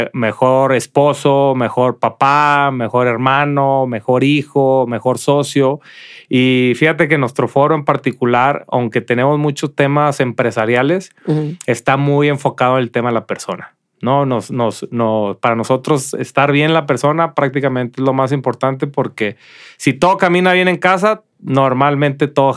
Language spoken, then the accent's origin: Spanish; Culiacán, Sinaloa, Mexico; now in Guadalajara, Mexico; ya llegué aquí a Guadalajara en el 97. Ya soy más tapatío que Guadalajara. Que Culiacán, perdón.